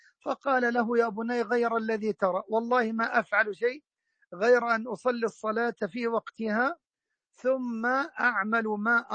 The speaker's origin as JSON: {"language": "Arabic", "country": "Egypt", "said": "طبعا الغيث عندنا في مصر الناس يربحوش غضبك علينا والكلام ده، المطر ده نعمة عظيمة عظيمة."}